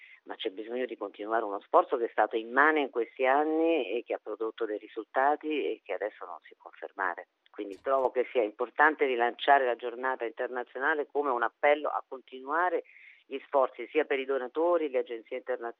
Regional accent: Cameroon; io vengo dal Camerun

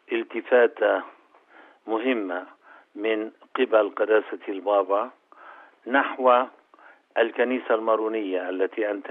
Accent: Lebanon; ولكن أعتقد أن رسالتي ومسؤوليتي كوني لبناني

